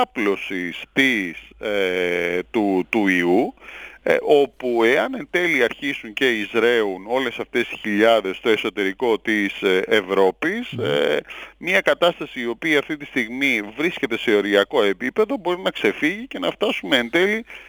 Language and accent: Greek; Greece; Ξέρετε ότι είμαι από τους Έλληνες πανεπιστημιακούς